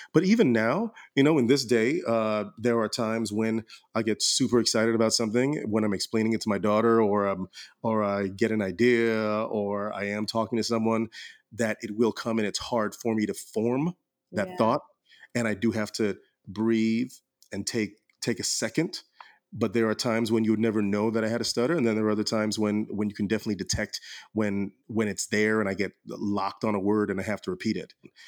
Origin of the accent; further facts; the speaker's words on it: Orlando, Florida, United States; growing up in Orlando in the late 80s, early 90s